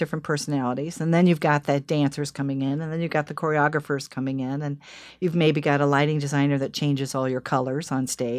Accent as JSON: {"language": "English", "town": "Des Moines", "region": "Iowa", "country": "United States", "tie": "born or raised there", "said": "went to college at Coe College in Cedar Rapids, Iowa. I grew up in Des Moines, Iowa."}